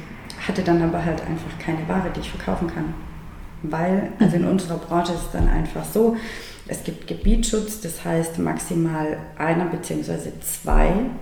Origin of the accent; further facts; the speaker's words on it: Baden-Württemberg, Germany; Genau, also ich bin im Schwarzwald geboren und aufgewachsen.